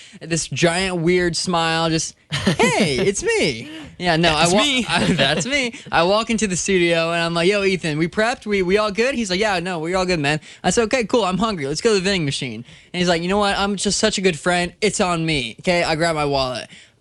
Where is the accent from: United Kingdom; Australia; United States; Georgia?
Georgia; English is a second language; English is not my language. It's not my original language. I'm from Georgia.